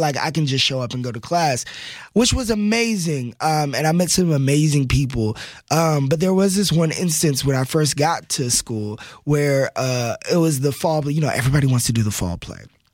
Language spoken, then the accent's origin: English; Texas, United States; growing up in Texas, which is, you know, football country.